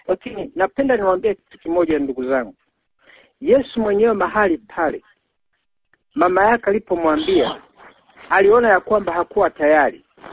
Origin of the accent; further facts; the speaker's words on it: Tanzania; now in United States; Inaguswa sana na andiko hili kwa sababu sisi ni Watanzania, tunaenda kuiombea nchi ya Tanzania.